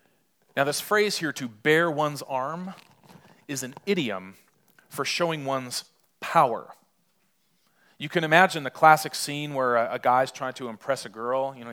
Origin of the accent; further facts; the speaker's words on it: Poway, California, United States; I grew up in Poway, as I mentioned, so I'm staying with friends there.